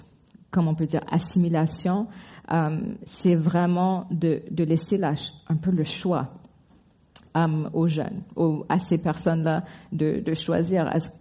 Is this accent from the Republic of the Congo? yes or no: yes; Republic of the Congo; Donc je viens du Congo, malheureusement on l'appelle Congo France, donc le Congo français, pas le Congo belge